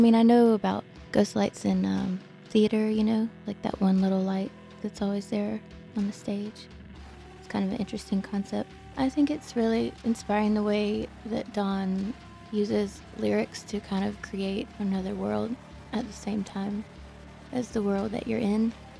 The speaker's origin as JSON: {"language": "English", "town": "Athens", "region": "Georgia", "country": "United States", "said": "I'm a musician from Athens, Georgia."}